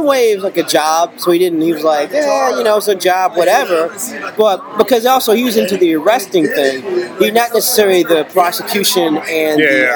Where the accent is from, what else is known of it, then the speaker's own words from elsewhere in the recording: Chicago, Illinois, United States; born there; moved away; I was born in Chicago and I moved a long time ago, but you know, I've got family there.